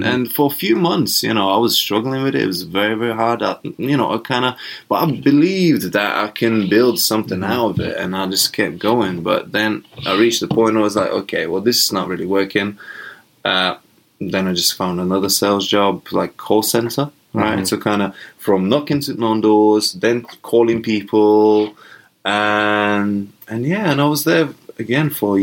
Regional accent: Latvia; I was born in the Soviet Union, and that was 1984. And so I got to experience a little bit of it.

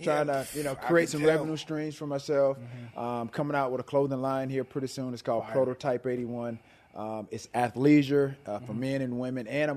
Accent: the South, United States; I mean, I definitely, like I said, growing up in the South, went to church every Sunday throughout the course of the week.

